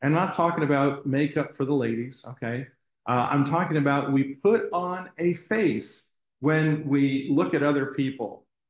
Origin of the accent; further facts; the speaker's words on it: Abington, Pennsylvania, United States; born there; I was born in Abington, Pennsylvania, right near Philadelphia.